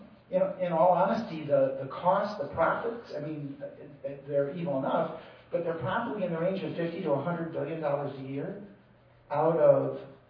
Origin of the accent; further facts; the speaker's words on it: Ohio, United States; and I'm from Ohio, we have an Ohio single-payer bill